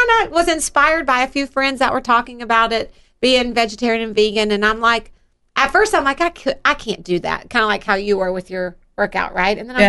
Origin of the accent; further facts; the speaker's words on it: Gulf Coast, United States; I was raised in the Gulf Coast.